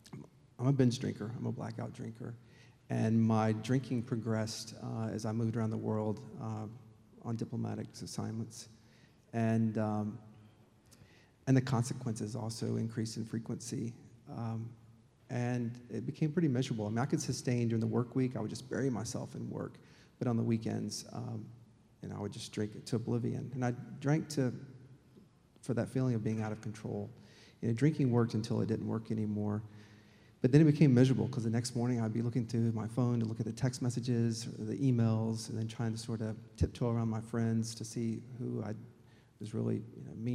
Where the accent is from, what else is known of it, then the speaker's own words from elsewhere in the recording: Asheville, North Carolina, United States; I grew up outside of Asheville, North Carolina, in a dry home.